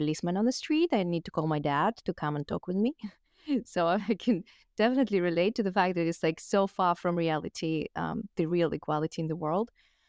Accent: Kazakhstan; And I come from Kazakhstan.

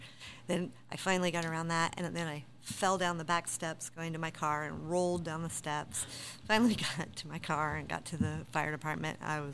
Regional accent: Pendleton, United States; I grew up in Pendleton, and I knew a lot of people that we went out on calls for

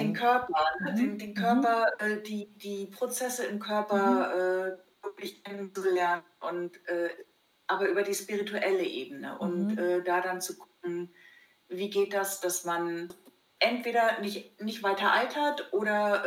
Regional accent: East Germany, Germany; Als Kind bin ich ja atheistisch groß geworden in der DDR.

